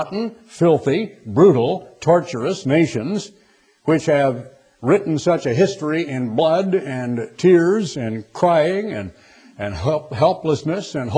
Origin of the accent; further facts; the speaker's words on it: United States; I, as a person, as an American, not as a Republican